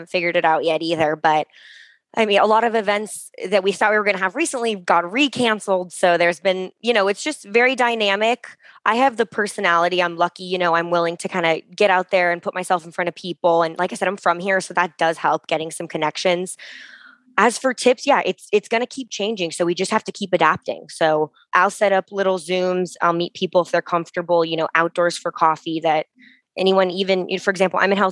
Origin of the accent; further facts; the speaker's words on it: Palos Verdes, California, United States; I'm from Palos Verdes.